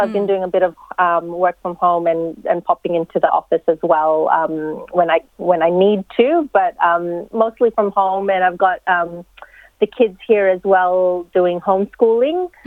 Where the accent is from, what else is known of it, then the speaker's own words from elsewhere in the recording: Philippines; because that's who I sort of look like, being Filipino.